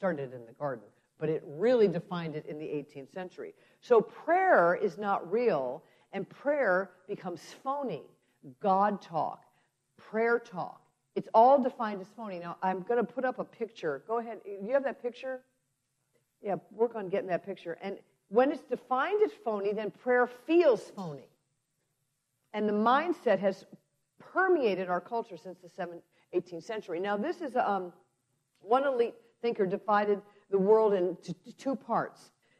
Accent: Chicago, Illinois, United States; I was raised in Chicago in the 1960s.

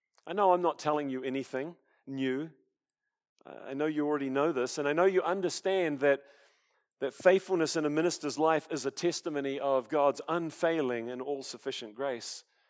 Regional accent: New Zealand; now in United States; And that preaching came with great effect, even in my home country of New Zealand.

